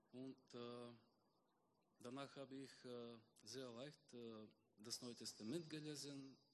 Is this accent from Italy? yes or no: no; Bulgaria; ich komme aus Bulgarien.